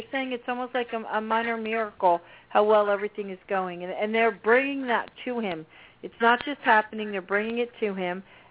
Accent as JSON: {"language": "English", "region": "New Jersey", "country": "United States", "said": "I'm Italian too, but I'm from a Jersey Ital"}